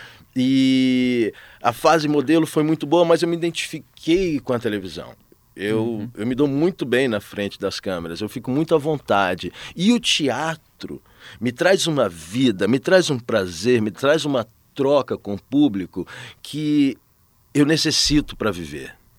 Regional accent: Goiânia, Goiás, Brazil; que vim de Goiânia, que ralei para estar aqui

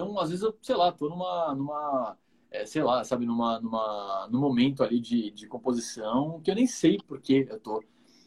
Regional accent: Cotia, São Paulo, Brazil; now in São Paulo, Brazil; Na verdade, eu sou de Cotia, mas moro em São Paulo hoje, e meus pais ainda moram em Cotia.

